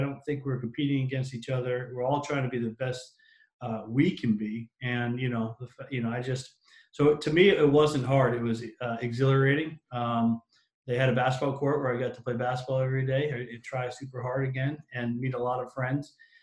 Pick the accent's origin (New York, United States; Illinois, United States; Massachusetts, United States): Massachusetts, United States; Boston; you know, I grew up in Boston and, you know, I love Larry Bird and Kevin McHale and Robert Parrish.